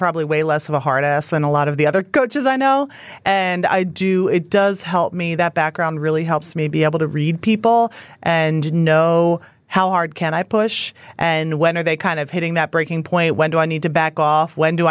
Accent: Philadelphia, Pennsylvania, United States; which was something that was important to me growing up in Philadelphia, going to Central, which is a very diverse school.

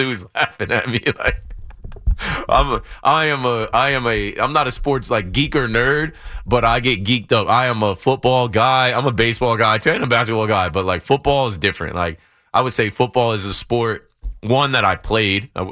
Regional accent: United States; Like, I love football, man. I'm American. I'm a young guy who you know, watched TV and picked up a football and went outside to throw it and play.

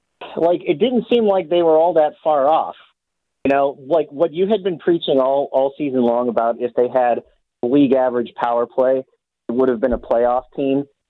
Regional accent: Ohio, United States; Okay, so back in the day, I mean, as you know, I'm from Ohio.

